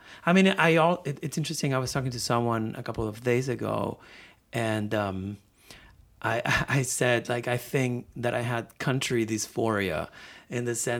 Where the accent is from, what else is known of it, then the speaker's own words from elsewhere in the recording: Barcelona, Catalonia, Spain; I am born and raised in Barcelona.